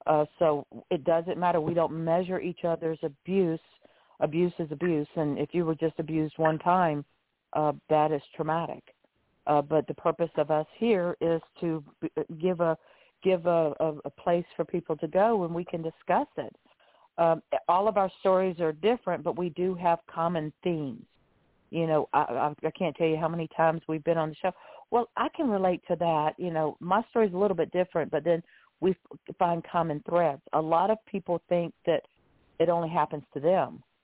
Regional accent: Augusta, Georgia, United States; now in Pompano Beach, United States; Well, just to tell you a little bit about myself, you know, I grew up in Augusta, Georgia.

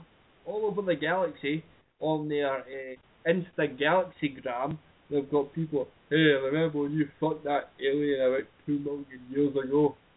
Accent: Scotland, United Kingdom; If I was to identify myself, I would be Celtic fucking European. However, I am just Scottish.

